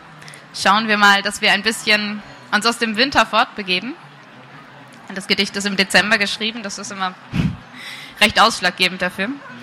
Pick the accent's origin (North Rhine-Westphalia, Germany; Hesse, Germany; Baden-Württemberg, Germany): North Rhine-Westphalia, Germany; Lage; Ich komme aus Lage